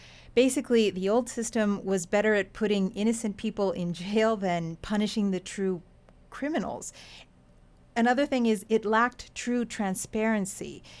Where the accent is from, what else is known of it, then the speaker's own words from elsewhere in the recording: El Paso, Texas, United States; In El Paso, for example, which is my hometown